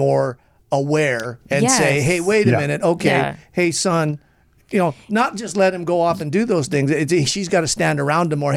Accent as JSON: {"language": "English", "town": "Long Beach", "region": "California", "country": "United States", "tie": "born or raised there", "said": "I grew up in Long Beach and the South Bay area and the ghetto."}